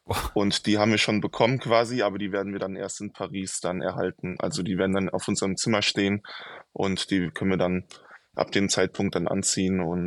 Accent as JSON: {"language": "German", "town": "Mainz", "region": "Rhineland-Palatinate", "country": "Germany", "said": "Genau, ich bin aus der Mainzer Ecke. Da genau bin ich zu Hause"}